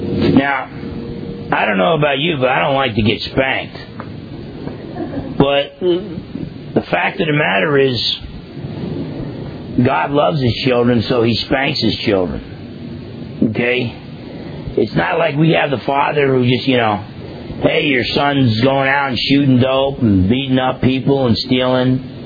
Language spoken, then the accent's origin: English; New Jersey, United States; I broke a lot of laws as a non-believer growing up in New Jersey and never got caught.